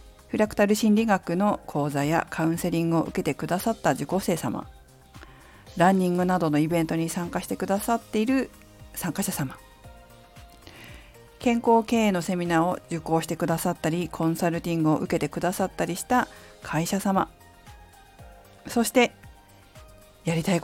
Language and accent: Japanese; Fukushima, Japan; moved away as an adult; now in Tokyo, Japan; 最初は福島、地元の福島で働いてたんですけど、まあ、東京に出てきて、東京のフィットネスクラブで働き始めた